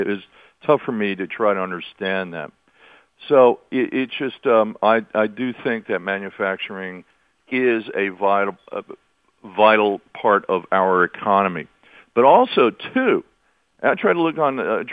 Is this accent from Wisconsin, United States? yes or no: no; New Jersey, United States; I grew up in New Jersey. I worked in factories